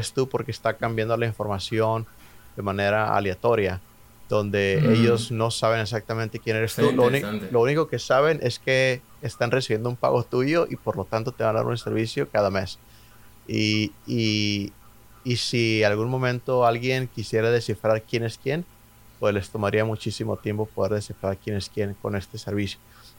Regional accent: Mexico; now in United States; pues yo soy de México

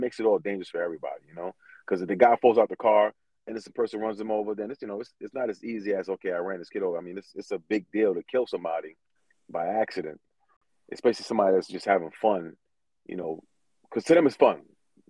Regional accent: New York, United States; now in Baltimore, United States; I mean, I remember growing up in New York where if you got caught with a gun, it was said it was a year for each bullet.

